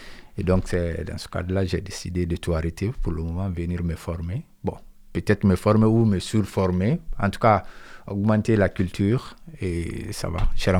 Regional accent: Conakry, Guinea; now in France; je suis guinéen. Je suis arrivé en France dans le cadre de mes études de droit

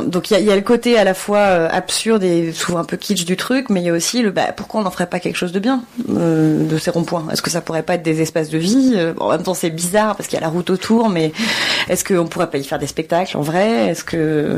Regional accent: Nantes, Pays de la Loire, France; Ensuite, le rond-point, c'est bête, mais on vient de Nantes et on est quand même la ville du rond-point, quoi.

